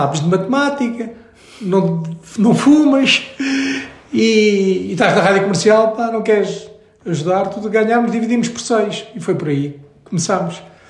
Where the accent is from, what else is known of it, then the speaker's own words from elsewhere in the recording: Luanda, Angola; now in Portugal; Eu sou natural de Angola, com muito orgulho. Tenho cartão de cidadão angolano e passaporte. Já o meu pai tinha nascido em Malanje, eu nasci em Luanda.